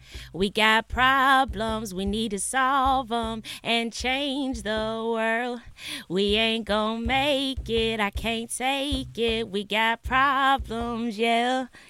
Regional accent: Louisville, Kentucky, United States; Yeah, I'm a hip-hop soul artist. I'm from Louisville.

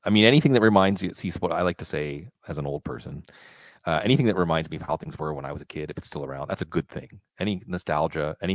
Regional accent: Pittsburgh, Pennsylvania, United States; So, I grew up in Pittsburgh, where I think the key to getting Pittsburghese is just like you're chewing gum

